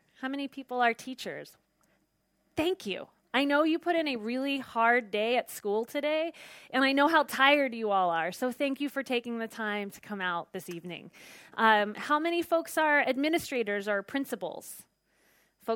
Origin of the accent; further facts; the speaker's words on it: San Francisco, California, United States; I come from California in San Francisco, and I haven't seen rain in 10 months.